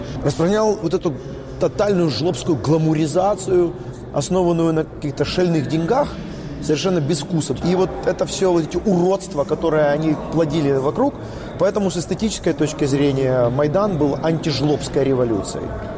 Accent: Kyiv, Ukraine

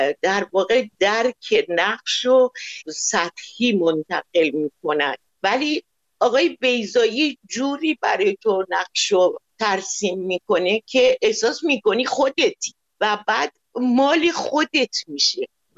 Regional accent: Iran; میدونن من ایرانیم

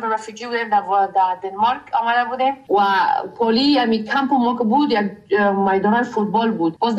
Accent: Afghanistan; من خودم افغان هستم.

